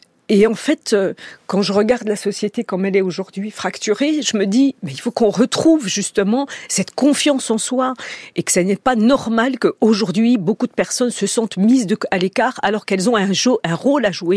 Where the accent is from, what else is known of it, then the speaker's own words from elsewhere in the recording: France; notre pays, c'est la France. Il n'y a pas de retour possible pour nous. Même si on aime le pays de ses aïeux, on est français, on se sent français.